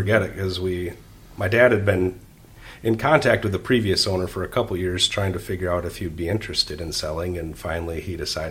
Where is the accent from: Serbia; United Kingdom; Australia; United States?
United States; Ada; And we love being in Ada. I grew up in Ada, so it was just kind of a sweet transition.